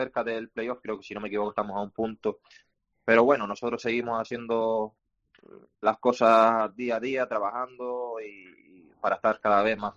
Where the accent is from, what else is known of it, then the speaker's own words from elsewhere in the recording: Canary Islands, Spain; Yo, al fin y al cabo, soy canario.